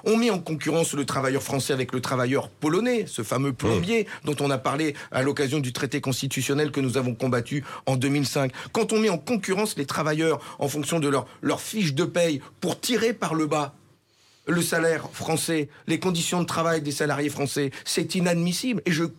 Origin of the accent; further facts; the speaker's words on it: Hauts-de-France, France; Parce que quand on ferme l'usine